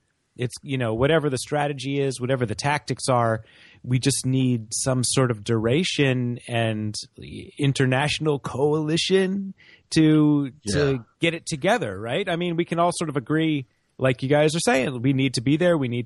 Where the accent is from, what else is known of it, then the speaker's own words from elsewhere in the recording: Frederick, Maryland, United States; an independent from Frederick, Maryland.